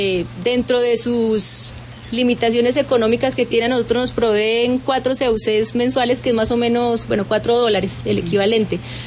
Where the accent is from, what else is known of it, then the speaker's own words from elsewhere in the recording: Colombia; Somos la delegación colombiana